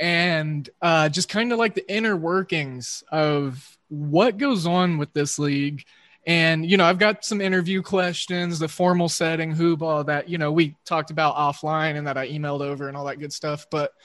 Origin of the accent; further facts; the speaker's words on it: Oklahoma, United States; like you, I'm a Midwesternite and I grew up in Oklahoma watching WGN